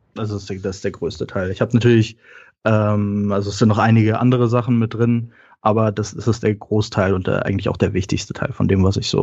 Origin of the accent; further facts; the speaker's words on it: Heidelberg, Baden-Württemberg, Germany; Also ich komme aus Heidelberg, also natürlich mit Bezug zu Mannheim.